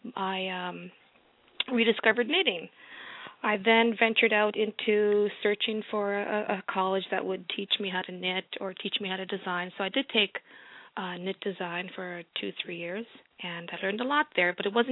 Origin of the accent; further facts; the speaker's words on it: Toronto, Ontario, Canada; I'm originally from Toronto. Well, we say Toronto, Ontario, and I now live just north of the city, about an hour's away.